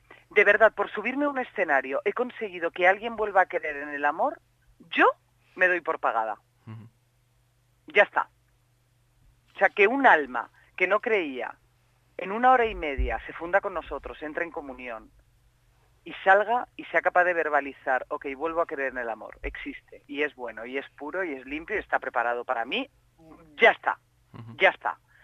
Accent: Valencia, Valencian Community, Spain; a mí estar en Valencia, en el Teatro Thalía, me hace una ilusión que me muero, porque es mi tierra.

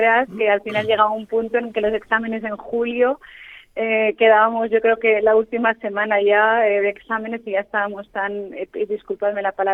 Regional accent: Elche, Valencian Community, Spain; yo soy de Elche, entonces evidentemente viví la construcción

